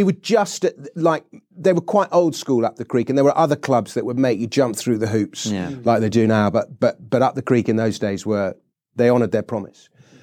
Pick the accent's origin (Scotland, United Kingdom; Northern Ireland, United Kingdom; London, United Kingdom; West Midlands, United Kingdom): London, United Kingdom; I'm 50 years old, I'm a Londoner